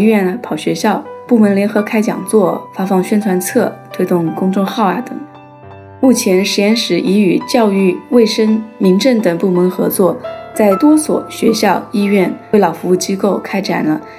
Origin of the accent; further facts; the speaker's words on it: Hunan, China; born there; 1997年春天，我出生在湖南土家族一个工人家庭里。